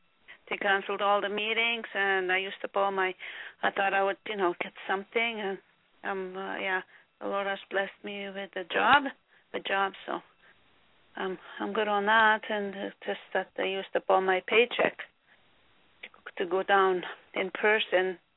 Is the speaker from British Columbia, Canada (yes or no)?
no; Northwest Territories, Canada; I'm from the Northwest Territories.